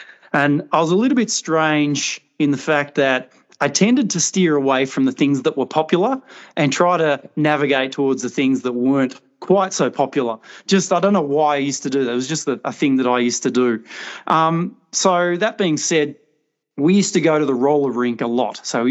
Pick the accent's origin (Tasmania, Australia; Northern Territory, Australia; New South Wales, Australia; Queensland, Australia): Tasmania, Australia; I love the fact that I grew up in Tassie.